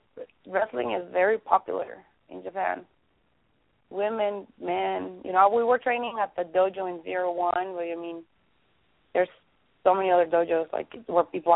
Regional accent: Mexico; English is a second language; I grew up in Mexico

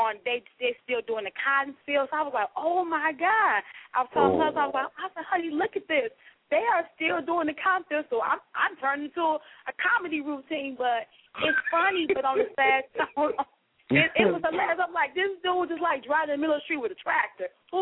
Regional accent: Nutbush, Tennessee, United States; I'm from Tennessee. I'm from Nutbush, Tennessee. It'll be the old town by Big as Your Hand.

